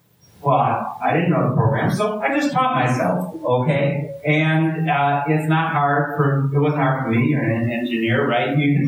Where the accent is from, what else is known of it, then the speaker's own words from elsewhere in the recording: Wisconsin, United States; accent: Milwaukee; I grew up, that's where the strange Milwaukee accent is that I have, is Wisconsin.